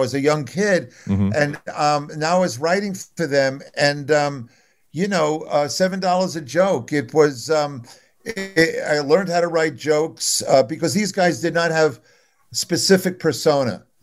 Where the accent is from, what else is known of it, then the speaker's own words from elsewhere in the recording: Long Island, New York, United States; also born or lived in Brooklyn; Yeah, we grew up on Long Island. This is after my father had a couple of very good seasons. We moved out of Brooklyn, moved to Long Island.